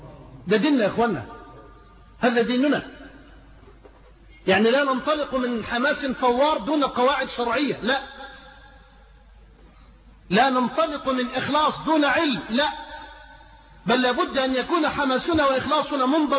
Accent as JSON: {"language": "Arabic", "town": "Suez", "region": "Suez Governorate", "country": "Egypt", "said": "قلت لكم أن أنا سافرت من السويس إلى المملكة السعودية"}